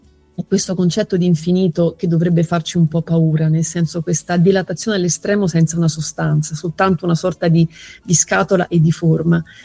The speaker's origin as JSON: {"language": "Italian", "region": "Marche", "country": "Italy", "said": "io da marchigiana"}